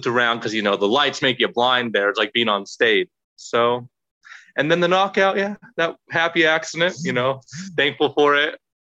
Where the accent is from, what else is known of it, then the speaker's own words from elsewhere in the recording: Las Vegas, Nevada, United States; I was born and raised in Las Vegas